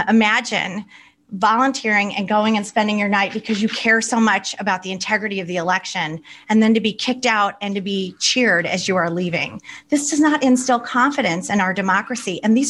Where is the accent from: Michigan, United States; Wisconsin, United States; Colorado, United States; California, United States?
Michigan, United States; But Michigan is my home state, and in the county, Wayne County